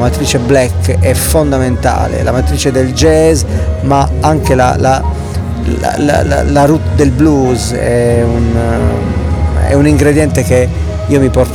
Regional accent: Bari, Apulia, Italy; Da ragazzino a Bari abbiamo vissuto un periodo a cavallo tra gli anni 90 e i primi anni del 2000

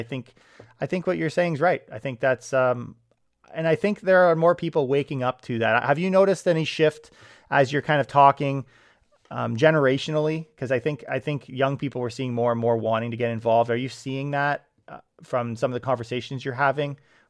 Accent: Canada; I'm Canadian for several generations

